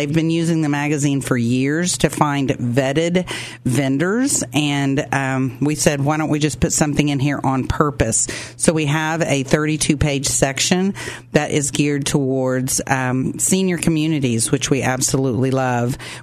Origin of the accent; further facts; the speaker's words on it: Oklahoma, United States; accent: Oklahoma; say with an, with my Oklahoma accent.